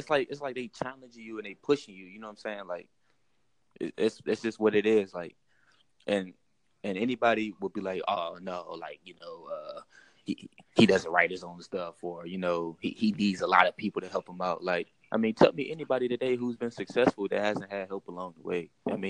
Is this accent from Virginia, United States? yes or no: yes; Fairfax, Virginia, United States; born there; I was born in near Washington, D.C. in Fairfax, Virginia.